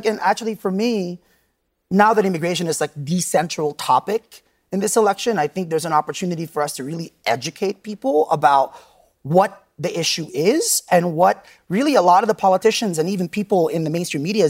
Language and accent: English; Philippines; now in United States; And I'm Filipino. And whenever the media said anything about illegal people, it was always about Mexico.